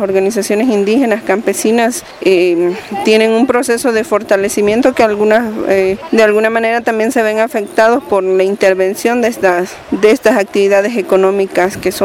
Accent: Chaco, Bolivia; vengo desde Bolivia, desde el Chaco boliviano.

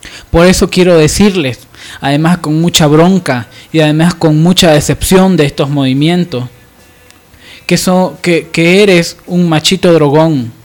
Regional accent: Bolivia; la incapacidad que hemos tenido como bolivianos de desmitificar este tema

